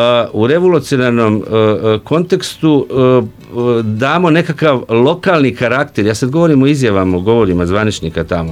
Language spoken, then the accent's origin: Serbian; Zagreb, Zagreb County, Croatia; ja sam rođen i živio u Zagrebu